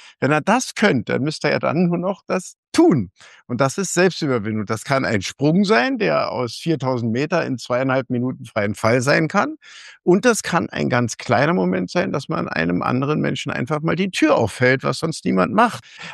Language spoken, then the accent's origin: German; Berlin, Germany; ich komme aus Berlin